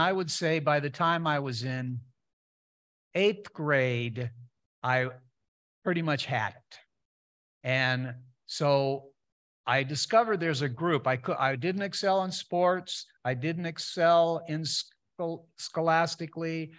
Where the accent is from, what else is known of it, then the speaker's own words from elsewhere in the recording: Walnut Creek, California, United States; I grew up in Walnut Creek, California, and my dad was a school teacher.